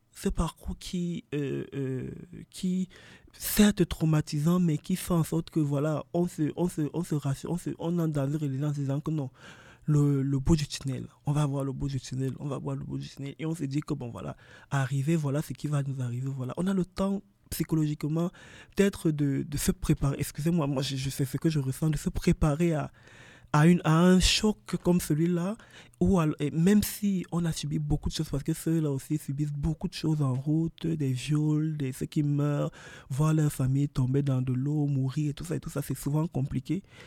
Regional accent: Cameroon; chez nous au Cameroun, la corruption, c'est quelque chose de très, très facile

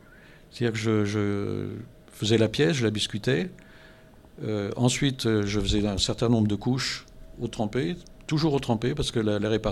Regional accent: Corbeil-Essonnes, Île-de-France, France; born there; Mais historiquement, moi, je suis né à Corbeil-Essonnes.

